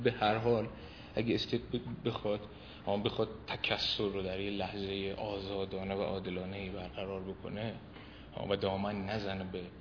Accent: Iran; ما ایرانیم، ایران باستان داریم

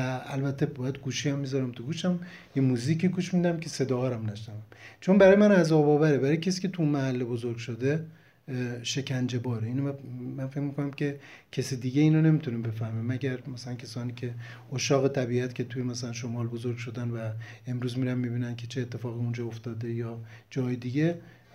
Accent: Tehran, Tehran Province, Iran; born there; من خودم به شخصه با وجودی که در اون محله به دنیا اومدم

